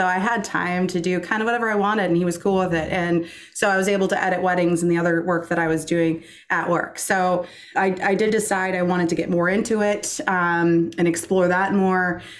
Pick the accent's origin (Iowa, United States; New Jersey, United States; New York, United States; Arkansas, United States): Iowa, United States; Well, I'm born and raised in Iowa, which is where I'm at now. I'm actually in a town called Davenport, Iowa. We're about 2.5 hours west of Chicago.